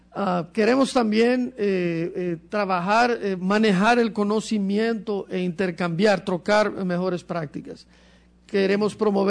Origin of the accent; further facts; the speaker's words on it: Ecuador; Yo vengo de Ecuador, soy ecuatoriano